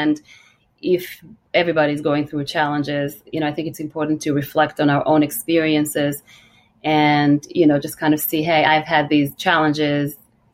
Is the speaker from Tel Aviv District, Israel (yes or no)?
yes; Jaffa, Tel Aviv District, Israel; English is a second language; I was born in Jaffa, which is like a very, you know, it's a suburbs of Tel Aviv, and it's a very poor neighborhood, and I had to leave home when I was 12 to live in a kibbutz on my own.